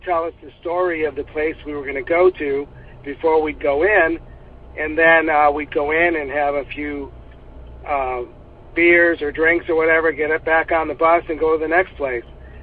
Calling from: Phoenix, Arizona, United States; I'm calling from Phoenix, Arizona.

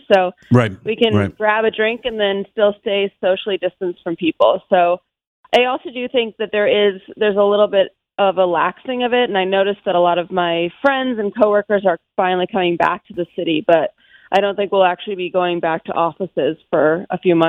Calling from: Brooklyn, New York, United States; I'm calling from Brooklyn.

